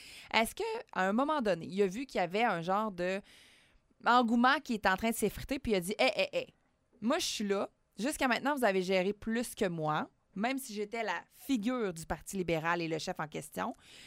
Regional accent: Canada; de se comparer en ce moment en tant que Canadien

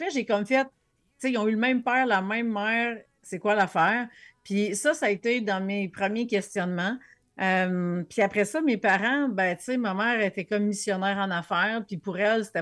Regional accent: Quebec, Canada; now in Laurentides, Canada; moi, je viens de l'Abitibi. Là, je suis rendue dans Laurentides, mais j'ai passé comme 40 ans dans l'Abitibi.

